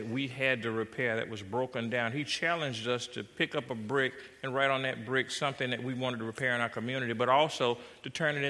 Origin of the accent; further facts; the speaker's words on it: South Carolina, United States; accent: Southern; If you didn't catch my accent, I grew up in the South. I'm a South Carolina boy and used to Southern Baptist churches